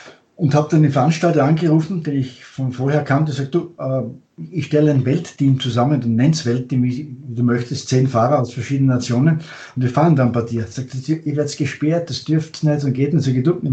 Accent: Austria; als Österreicher

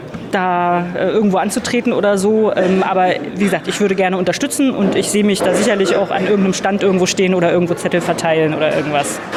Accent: Falkensee, Brandenburg, Germany; weil ich bin ursprünglich aus Falkensee, also ein Kind der DDR.

